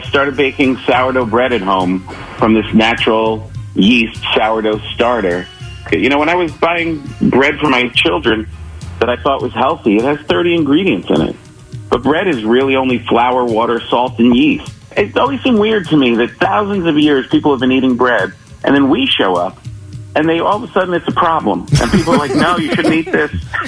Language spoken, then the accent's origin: English; New York, United States; I come from New York, and I thought that we had good cannoli.